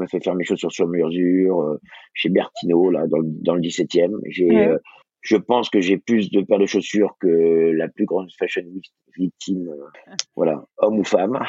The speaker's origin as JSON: {"language": "French", "region": "Brittany", "country": "France", "said": "moi je suis breton, j'ai des gens qui viennent du quatre coins du monde autour de moi."}